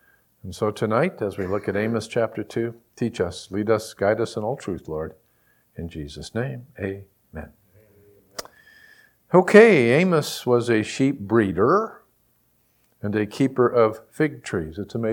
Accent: United States; I love America. I'm an American. I love this country.

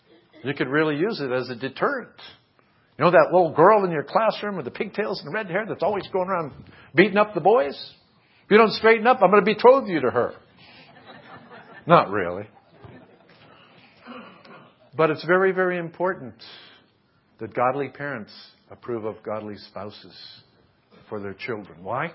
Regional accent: Massachusetts, United States; born there; I was born in Massachusetts.

